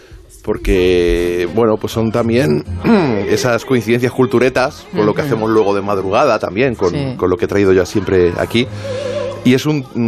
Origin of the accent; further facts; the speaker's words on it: Castilla-La Mancha, Spain; Ruiz, los dos somos manchegos